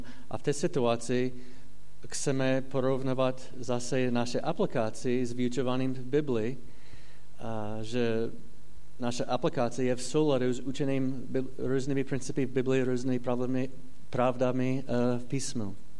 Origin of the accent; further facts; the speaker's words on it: United States; Czech is a second language; protože mluvím v slovenčině. Já jsem Američan, mluvím v češtině.